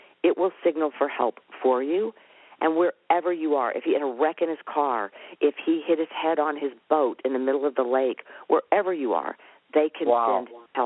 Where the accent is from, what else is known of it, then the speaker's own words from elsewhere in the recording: South Carolina, United States; opened up what we call Lisa's Care Connection in my hometown, And so we're now offering our free services to the friends and neighbors that I grew up with in South Carolina